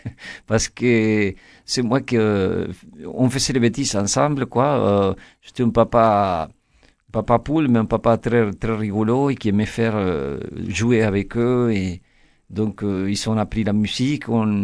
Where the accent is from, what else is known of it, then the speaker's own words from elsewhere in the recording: Argentina; moved away as an adult; now in France; je suis parti d'Argentine à 19 ans.